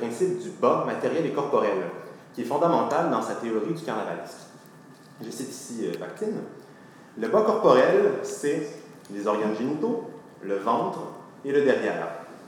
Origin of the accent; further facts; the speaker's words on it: Quebec, Canada; mais chez nous, au Québec, le vin est plus fortement corrélé à une certaine idée de noblesse, de distinction sociale